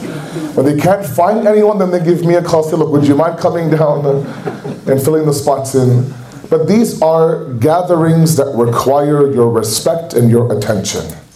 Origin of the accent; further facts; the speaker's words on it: Toronto, Ontario, Canada; when I was growing up in Toronto